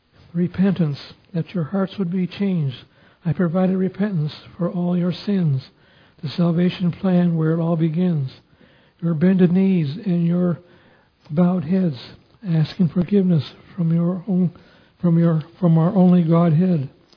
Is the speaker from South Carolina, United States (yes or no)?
no; Oxford, Michigan, United States; also born or lived in Davidson; I was born in Davidson, Michigan, but I was raised in Oxford, Michigan. That's where I grew up.